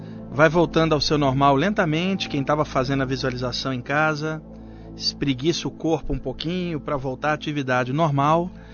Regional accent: Rio de Janeiro, Brazil; now in São Paulo, Brazil; eu vivi no Rio, eu sou carioca. Eu estou em São Paulo desde 1989.

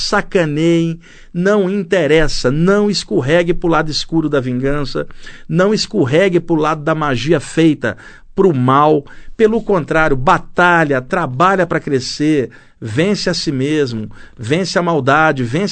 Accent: Rio de Janeiro, Brazil; cresci na Baixada Fluminense jogando bola, indo ao cinema, namorando, indo à praia

